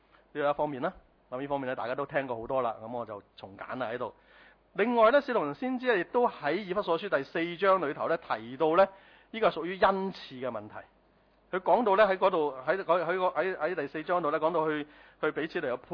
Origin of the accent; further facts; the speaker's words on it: Hong Kong; 我哋香港人有香港人嘅文化表達咯